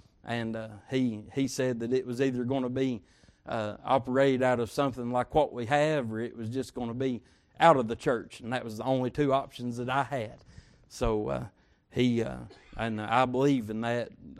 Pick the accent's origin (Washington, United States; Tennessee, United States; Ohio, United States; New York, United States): Tennessee, United States; Jamestown; the pastor. Introduced us, and I'm from Jamestown, Tennessee.